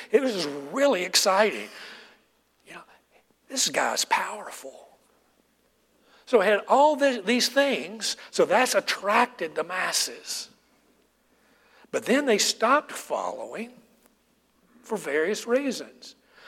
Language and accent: English; United States; So I'm a Christian. I'm an American.